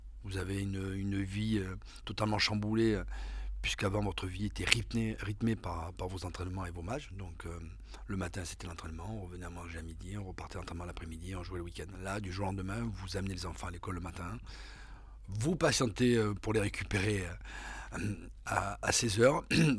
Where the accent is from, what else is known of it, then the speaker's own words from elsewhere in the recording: Brive-la-Gaillarde, Nouvelle-Aquitaine, France; born there; Alors moi, je suis né à Brive, donc dans une ville où on parle de rugby.